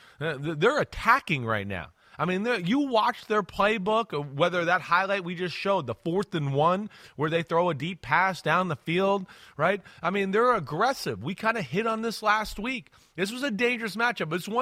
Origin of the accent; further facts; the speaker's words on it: New Jersey, United States; I'm sorry, I'm from Jersey, all right?